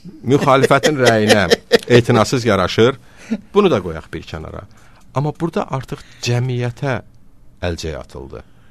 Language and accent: Azerbaijani; Shamkir, Shamkir District, Azerbaijan; Yəni, mən Şəmkirliyəm, sizdən yaxşı bilirəm bunu.